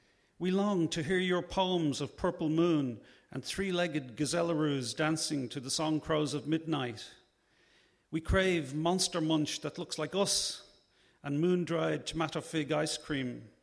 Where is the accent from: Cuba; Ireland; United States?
Ireland; Dublin, Leinster; now in London, United Kingdom; I'm from Dublin.